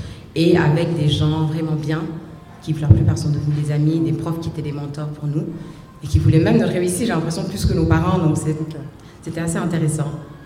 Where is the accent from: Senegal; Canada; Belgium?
Senegal; Dakar; J'ai grandi à Dakar, donc j'ai passé les 18 premières années de ma vie à Dakar. Au Mamel, vraiment la pointe la plus à l'ouest de l'Afrique, et juste en face de l'Atlantique